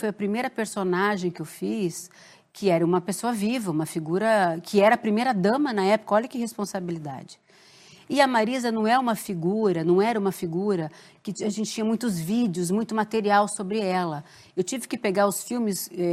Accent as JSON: {"language": "Portuguese", "town": "São Bernardo do Campo", "region": "São Paulo", "country": "Brazil", "said": "Do interior de São Paulo, mas era São Bernardo mesmo. E aí cheguei no teste falando o meu sotaque normal."}